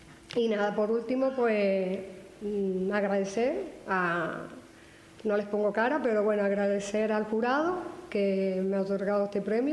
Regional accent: La Orotava, Canary Islands, Spain; soy de aquí de La Orotava. Y bueno, no suelo decir que soy orotavense, me gusta más decir que soy villera de corazón, que es otra cosita.

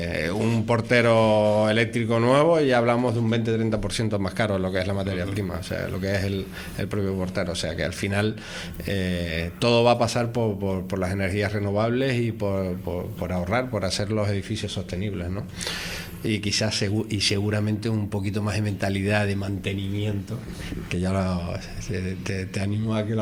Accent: Los Realejos, Canary Islands, Spain; now in Santa Cruz de Tenerife, Spain; Bueno, soy de Realejo, pero vivo en Santa Cruz.

